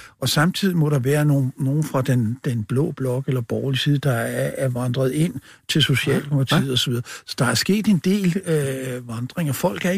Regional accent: Capital Region of Denmark, Denmark; Jeg kommer fra Københavns Vestegn, så kender problemerne på kroppen

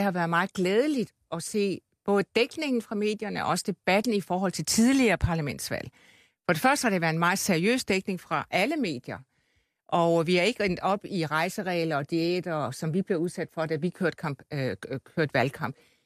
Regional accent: Region of Southern Denmark, Denmark; Og det er jo som Fynbo, synes jeg, det er rigtig godt

